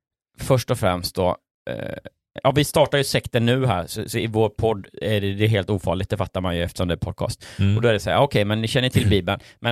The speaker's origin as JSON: {"language": "Swedish", "town": "Jönköping", "region": "Jönköping County", "country": "Sweden", "tie": "born or raised there", "said": "jag är liksom Jönköping."}